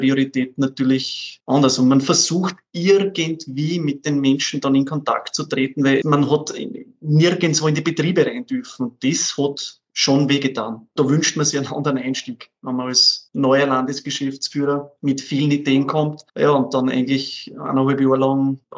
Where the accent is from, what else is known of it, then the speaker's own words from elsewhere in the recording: Burgenland, Austria; Mein Heimatland und ein wunderschönes Bundesland in Österreich.